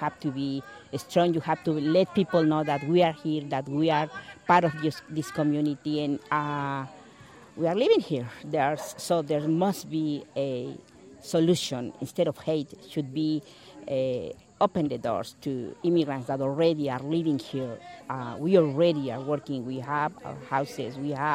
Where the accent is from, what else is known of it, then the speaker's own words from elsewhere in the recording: Chicago, Illinois, United States; I'm from Chicago